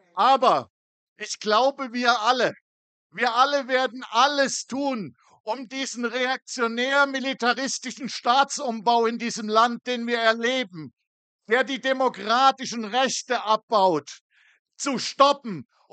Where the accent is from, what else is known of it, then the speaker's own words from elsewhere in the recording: North Rhine-Westphalia, Germany; Ich komme ja aus dem Ruhrgebiet.